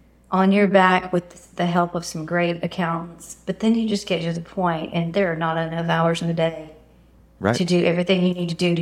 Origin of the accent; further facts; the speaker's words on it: Texas, United States; So we come back from council, and because we're both from Texas, we started sharing our clients.